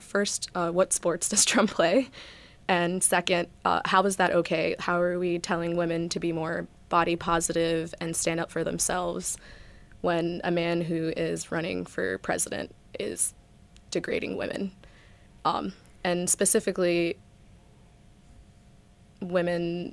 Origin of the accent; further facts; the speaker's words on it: Virginia, United States; moved away; I grew up in Virginia and moved to upstate New York recently, about 5 years ago, but I like to say recently.